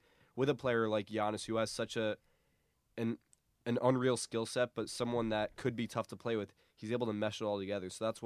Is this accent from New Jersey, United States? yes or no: yes; New Jersey, United States; Yeah, I mean, so I'm from New Jersey, and so I know firsthand what the Knicks are about.